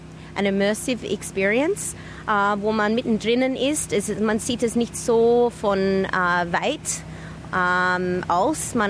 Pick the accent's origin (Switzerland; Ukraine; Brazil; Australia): Australia; also born or lived in Graz; ich bin in Graz geboren und in Australien aufgewachsen, aber dann habe ich in Graz wieder studiert.